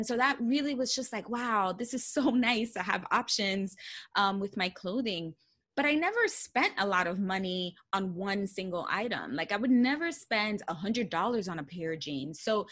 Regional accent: Bronx, New York, United States; I mean, like I said, I grew up in the Bronx, New York, and in a low income family.

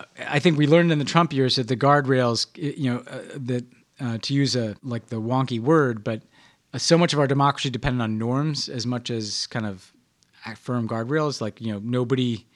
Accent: New York, United States; I'm a New Yorker. It looks kind of like the 2.0 version of New York.

